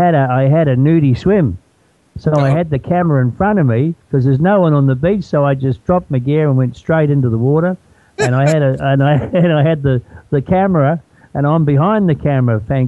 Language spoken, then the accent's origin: English; New Zealand; now in Australia; I came from New Zealand to Australia, and there was an expat community of Australia, of New Zealanders here.